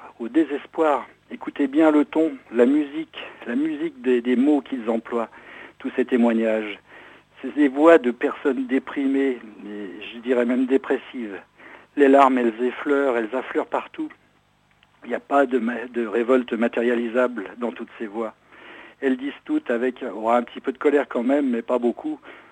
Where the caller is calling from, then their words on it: Paris, Île-de-France, France; de Paris.